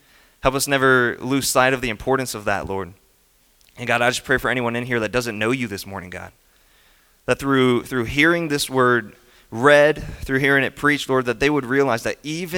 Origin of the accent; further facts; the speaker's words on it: Simpsonville, South Carolina, United States; I grew up here in Simpsonville. I work at the church I grew up at, and grew up here in Simpsonville. Went to Plain Elementary in Simpsonville, graduated from Hillcrest High School